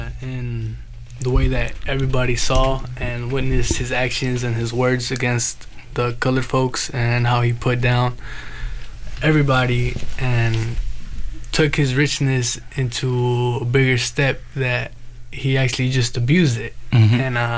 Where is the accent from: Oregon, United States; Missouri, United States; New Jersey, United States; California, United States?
Oregon, United States; Portland; I'm from Northeast Portland. Grew up on Cully Boulevard and Killingsworth Street